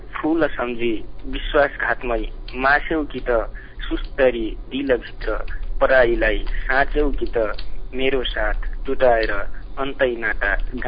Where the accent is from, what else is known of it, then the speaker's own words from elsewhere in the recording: Dang, Lumbini Province, Nepal; मेरो घर दाङ